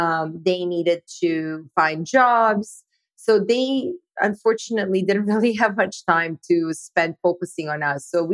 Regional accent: Bosnia & Herzegovina; now in Canada; Yeah, so I actually grew up in Bosnia, which used to be part of Yugoslavia. There was a war there, and my parents immigrated to Canada with two suitcases and $50.

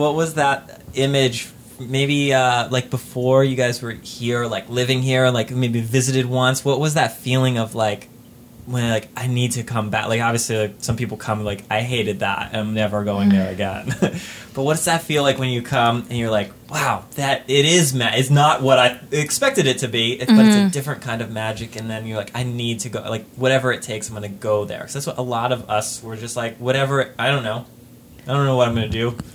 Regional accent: Pennsylvania, United States; I'm from the East Coast as well. My people know that, Pennsylvania.

